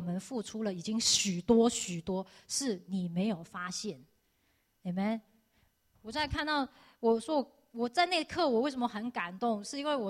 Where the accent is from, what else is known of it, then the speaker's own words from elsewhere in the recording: Hong Kong; 但是我是在香港长大的，在小时候家里就有佣人，那在香港这是很平常的事情